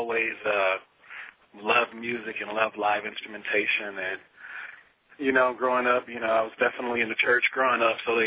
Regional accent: Michigan, United States; Well, I'm from Michigan, born and raised, so I'm definitely a diehard Detroit Lions fan.

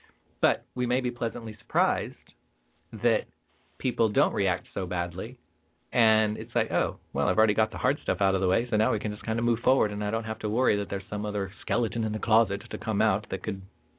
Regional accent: California, United States; A Californian like me says, oh, my gosh, it's kind of chilly, isn't it?

